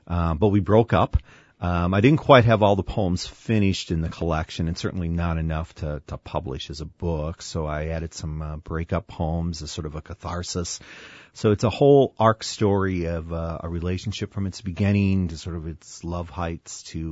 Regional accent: Wisconsin, United States; to stay away from Wisconsin because I didn't want people thinking that this was a book about where I grew up in Wisconsin.

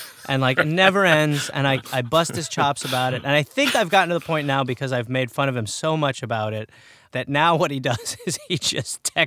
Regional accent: Brown Deer, Wisconsin, United States; born there; No. I was born in Milwaukee County, but I do believe I was born in Brown Deer.

